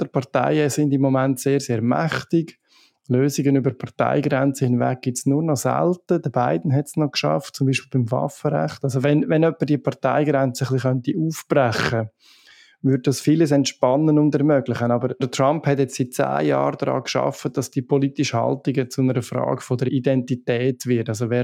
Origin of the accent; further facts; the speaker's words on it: Nidwalden, Switzerland; Nidwalden, wo ich aufgewachsen bin